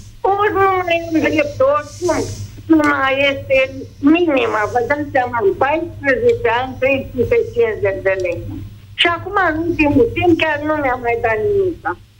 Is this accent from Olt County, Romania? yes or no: no; Brașov, Brașov County, Romania; Deci sunt din Brașov, am 76 de ani.